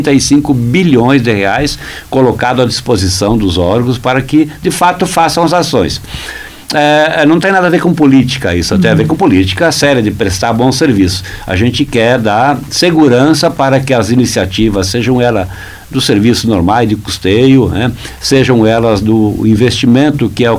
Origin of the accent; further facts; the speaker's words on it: Rio Grande do Sul, Brazil; Minha terra natal, Rio Grande do Sul